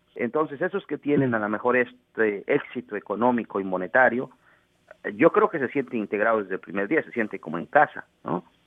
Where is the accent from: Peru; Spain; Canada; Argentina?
Canada; Yo creo que soy de esos canadienses como del sótano, porque soy canadiense también